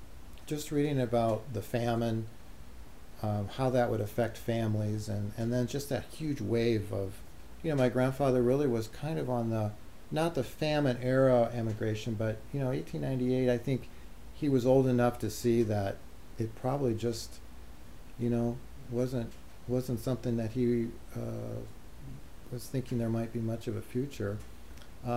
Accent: Peoria, Illinois, United States; But where I grew up in Peoria, it's pretty ethnically diverse.

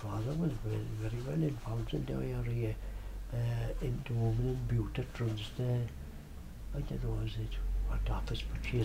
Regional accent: Ireland; he said to me, he said, you're from Ireland? I said, I am.

